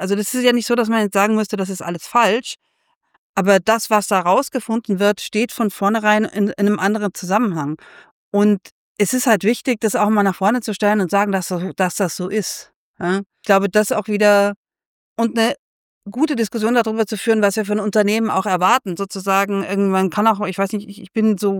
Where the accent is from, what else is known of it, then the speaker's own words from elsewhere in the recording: Germany; vielleicht bin ich da jetzt auch so ein bisschen als Deutsche noch so beeindruckt